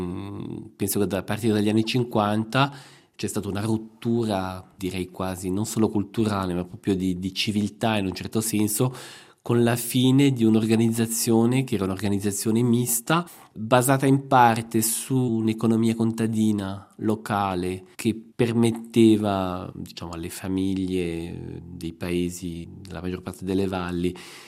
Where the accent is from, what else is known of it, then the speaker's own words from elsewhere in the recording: Ticino, Switzerland; born there; moved away; io sono nato nelle Centovalli, ci sono tornato molto spesso perché non ci vivo più da una trentina d'anni